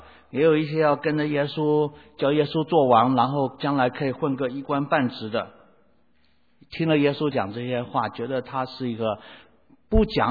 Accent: China; 跟我们中国人传统文化有冲突

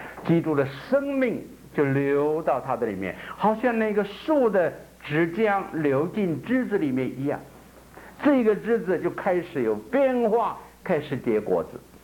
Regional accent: North China, China; 在我的家乡华北

